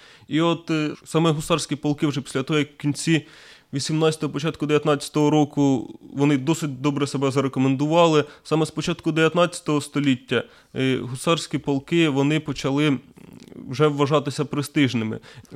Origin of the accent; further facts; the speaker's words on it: Sumy, Sumy Oblast, Ukraine; І тому от ми, сумчани, повинні пишатися тим, що наші гусари були все-таки в Парижі.